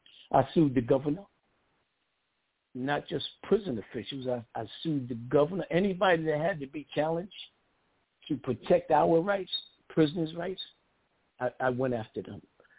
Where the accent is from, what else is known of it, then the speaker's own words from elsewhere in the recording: Brooklyn, New York, United States; So looking out my window, I was born in Fort Greene Projects, Brooklyn, New York. I didn't see doctors and lawyers.